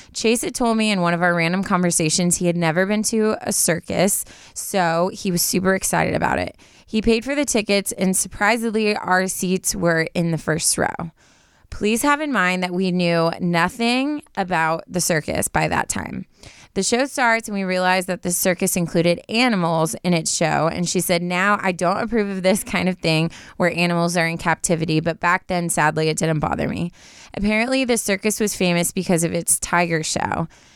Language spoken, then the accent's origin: English; Guatemala; I'm from Guatemala.